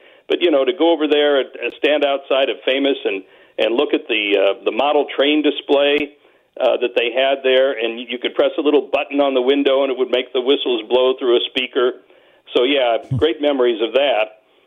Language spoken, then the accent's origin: English; Granite City, Illinois, United States; I grew up right in Granite City, yes.